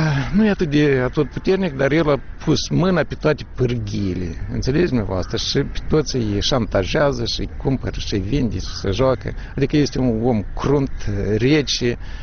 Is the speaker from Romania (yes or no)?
no; Moldova; Sunt mândru că sunt moldovean